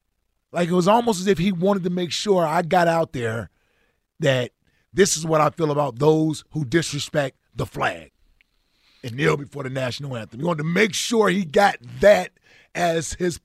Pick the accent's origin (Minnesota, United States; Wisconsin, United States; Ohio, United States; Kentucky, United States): Ohio, United States; Cincinnati; I grew up in Cincinnati, you know, inner city, and I had my struggles growing up.